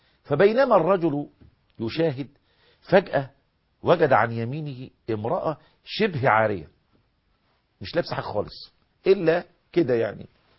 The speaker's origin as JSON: {"language": "Arabic", "country": "Egypt", "said": "عندنا في مصر"}